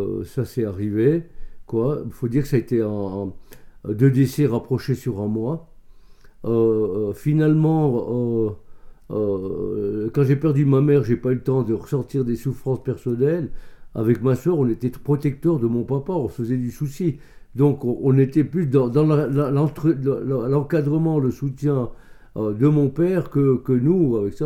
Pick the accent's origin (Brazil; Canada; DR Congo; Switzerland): Switzerland; Sion, Valais; je suis né à Sion, où mes parents tenaient un café. C'était le café de la brasserie valaisanne. Dans la brasserie même, on fait la bière. Et de la première année jusqu'à mes 12 ans, en 1962, on habitait là.